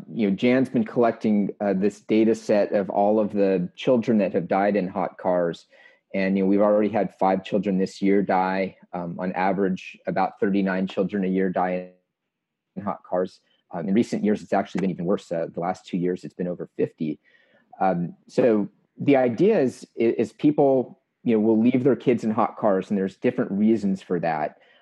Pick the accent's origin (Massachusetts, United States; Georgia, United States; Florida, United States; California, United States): California, United States; Los Angeles; I grew up in Los Angeles, which, you know, some, you know, meteorologists might think doesn't really have weather.